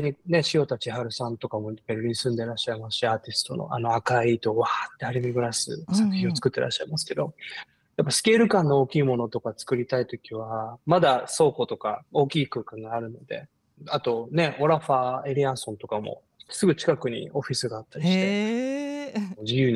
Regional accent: Tokyo, Japan; 東京生まれ東京育ちですごいザ都会っ子なんですけど

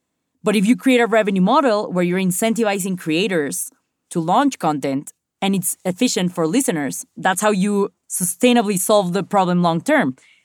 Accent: Mexico; because I am Mexican, I am from Latin America

